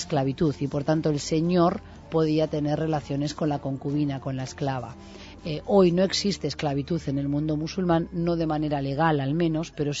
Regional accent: Uruguay; ya me meto ahí en como uruguaya

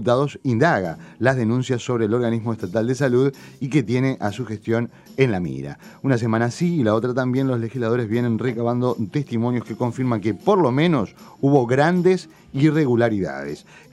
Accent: Uruguay; los uruguayos

